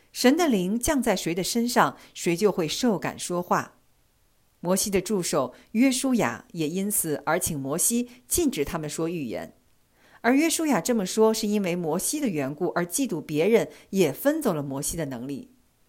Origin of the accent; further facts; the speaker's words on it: China; 用我们中国人的话讲，就是白眼狼，非但不领情，反而忘恩负义